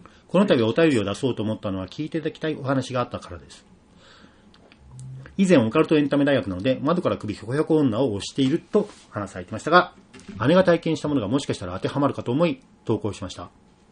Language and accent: Japanese; Hachioji, Tokyo, Japan; しかも俺の地元のすぐ近く、長房団地とか、高尾と西八の間の浅川沿いとかで多いという